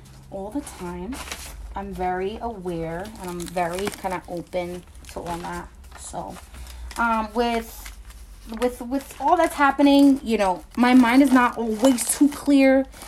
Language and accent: English; Newark, New Jersey, United States; Yeah, I'm Puerto Rican as fuck. And I'm from Newark, New Jersey, right?